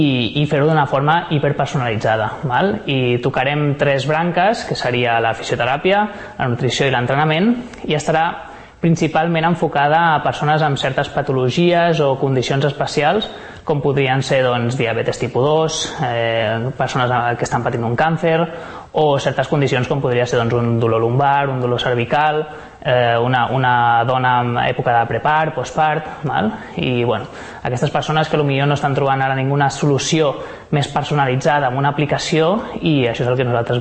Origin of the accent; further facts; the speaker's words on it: Barcelona, Catalonia, Spain; born there; now in Sant Cugat del Vallès, Spain; Jo tinc 30 anys ara mateix, vaig néixer a Barcelona, però ja quan vaig a l'ESO, o sigui als 12 anys, vaig començar a viure aquí a Sant Cugat